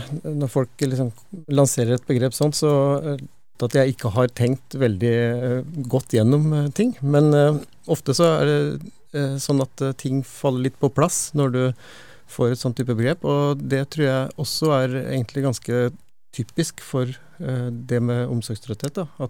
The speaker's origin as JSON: {"language": "Norwegian", "town": "Ulefoss", "region": "Telemark", "country": "Norway", "lives_now": "Trondheim, Norway", "said": "Jeg har jo levd 32 år i Trondheim, og likevel så har jeg ikke klart å tilegne meg noe dialekt der. Men jeg kommer fra Telemark da. Mitt Telemark, Ulefoss."}